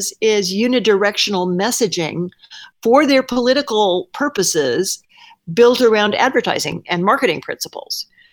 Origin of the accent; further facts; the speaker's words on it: Oklahoma, United States; particularly Texas, Louisiana, and Oklahoma, which is my home state.